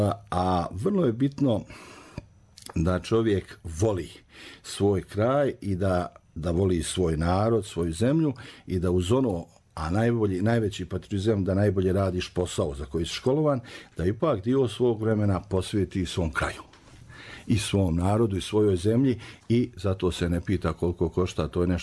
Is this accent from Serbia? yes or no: no; Bistrica, Republika Srpska, Bosnia & Herzegovina; born there; Moji roditelji su porijeklom iz Bistrice ovdje kraj Banja Luke. I tata je došao u Banja Luku 58. sa starijom sestrom, starijim sestrama. Mama je još neko vrijeme bila u selu. Ja sam se rodio u Bistrici.